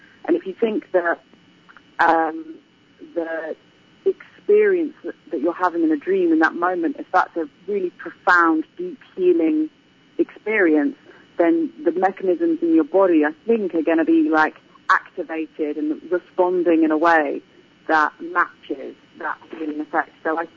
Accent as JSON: {"language": "English", "town": "Hastings", "region": "South East England", "country": "United Kingdom", "tie": "born or raised there", "said": "I host a lecture series in my hometown of Hastings"}